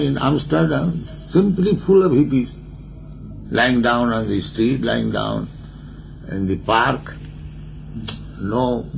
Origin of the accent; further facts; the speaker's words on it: India; especially we are Indian, it is advertised that we are, poverty stricken.